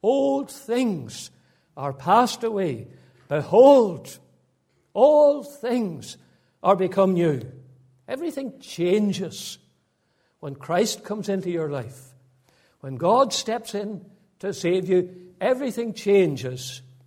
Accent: Northern Ireland, United Kingdom; I can remember where I grew up in County Fermanagh. I grew up at that time in an unsaved family.

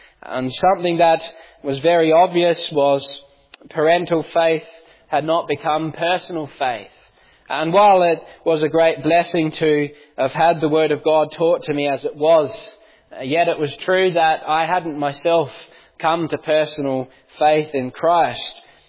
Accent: Australia; I come from Australia. I grew up there

